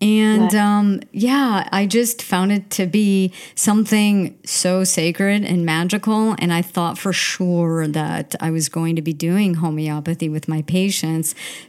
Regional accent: Buffalo, New York, United States; I'm from Buffalo, New York

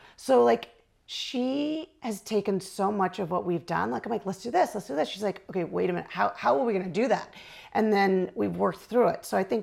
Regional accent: Arizona, United States; I grew up in Arizona.

